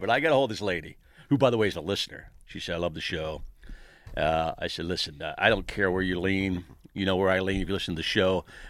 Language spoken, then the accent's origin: English; United States; And I'm American, too